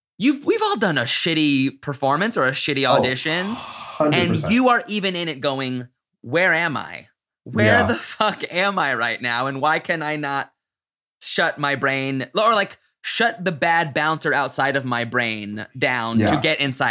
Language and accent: English; Australia; accent: Australian; Like the way my stupid ass, you can hear my terrible Aussie accent.